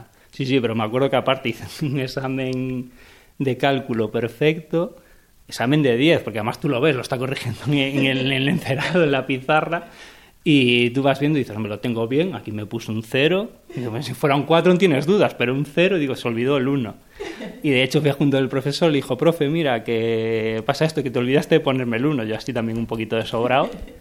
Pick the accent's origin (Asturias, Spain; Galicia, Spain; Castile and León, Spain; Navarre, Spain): Galicia, Spain; Soy gallego, un poquito por el tema de la lluvia y tal.